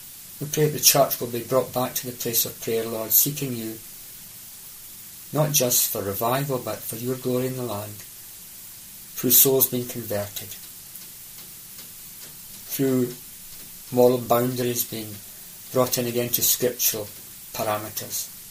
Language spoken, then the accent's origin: English; Northern Ireland, United Kingdom; We're from Northern Ireland.